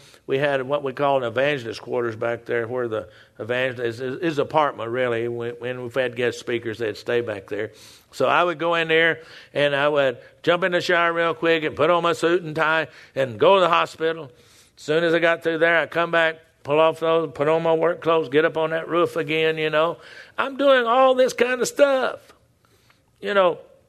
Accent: Texas, United States; See, I'm a Texan, so sometimes I don't talk right.

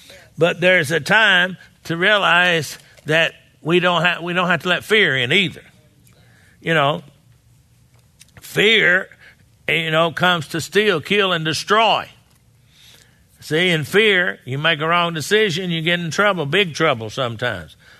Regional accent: Texas, United States; and I grew up down there in Texas.

